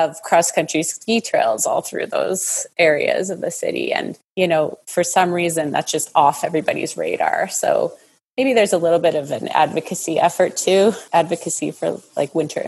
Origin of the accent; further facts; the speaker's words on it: Winnipeg, Manitoba, Canada; I made a very conscious decision to move back to Winnipeg, which was my hometown.